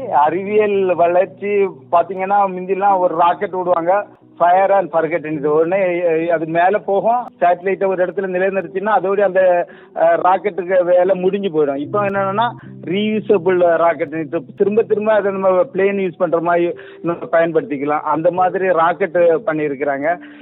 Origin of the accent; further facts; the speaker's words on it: Tamil Nadu, India; நான் கன்னியாகுமரி மாவட்டத்தை சேர்ந்தவன், அங்க ஒரு கோட்டை வதப்பாடும்பாங்க